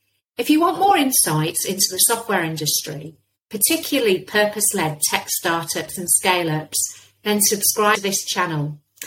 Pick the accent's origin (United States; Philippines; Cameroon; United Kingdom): United Kingdom; England; I say data because I'm English.